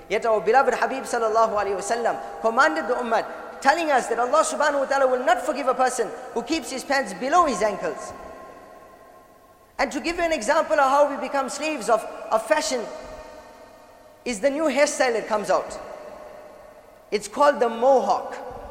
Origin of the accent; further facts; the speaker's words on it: South Africa; No, I'm not an Indian, I'm a South African.